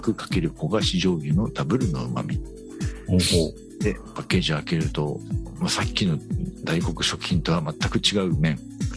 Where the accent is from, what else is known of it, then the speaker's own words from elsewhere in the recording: Yamagata, Japan; 地元山形